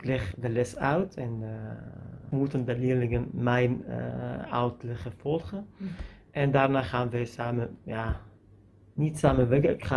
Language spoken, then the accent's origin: Dutch; Syria; Dutch is a second language; now in Netherlands; Ik kom uit Syrië. Ik ben 39 jaar. Ik was wiskundeleraar in Syrië.